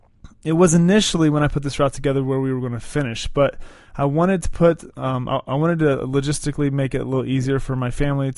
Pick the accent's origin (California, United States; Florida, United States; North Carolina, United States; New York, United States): Florida, United States; I grew up in South Florida, and every single summer I would come up to West Virginia